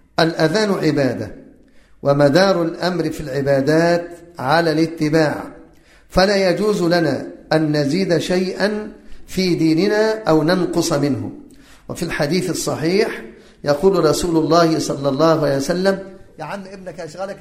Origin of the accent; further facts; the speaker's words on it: Cairo, Cairo Governorate, Egypt; عندنا في القاهرة